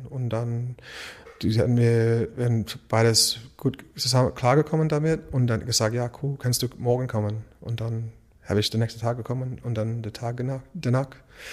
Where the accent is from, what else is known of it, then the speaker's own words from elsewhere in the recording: Australia; German is a second language; moved away as an adult; now in Germany; ich komme aus Australien, ich bin 32 Jahre alt, ich habe hier in Deutschland gewohnt seit 2013